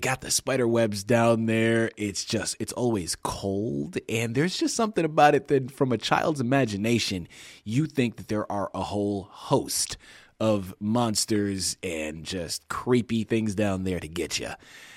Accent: East Coast, United States; I mean, well, I'm from the East Coast, right? I live in Southern California now and have been for almost two decades.

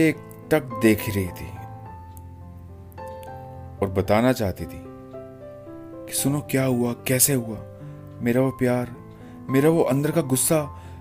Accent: Delhi, India; बाकी मैं दिल्ली से हूँ और मेरी फैमिली, माँ पापा सब वहीं हैं।

